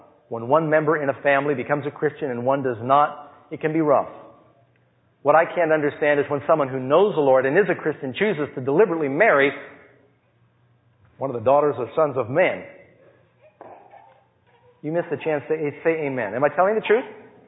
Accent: Burbank, California, United States; Now, I was born in Burbank, and I remember my father taking me around and showing me Tujunga, where I lived with my grandparents, and there were fields everywhere.

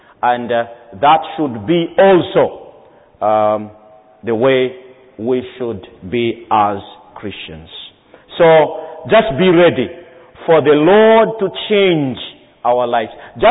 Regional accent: Madagascar; Big one is Madagascar, my home country

